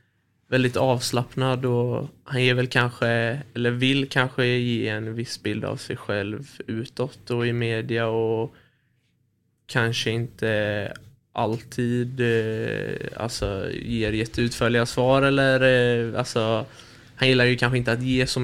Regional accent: England, United Kingdom; Men jag har mycket släkt i och med att jag är från England. Mycket släkt som håller på Liverpool.

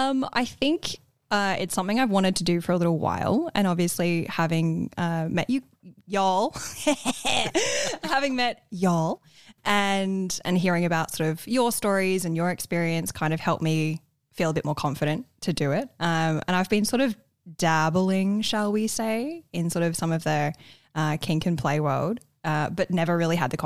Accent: Australia; accent: Australian; I'm going to ask what they think in my very Australian accent.

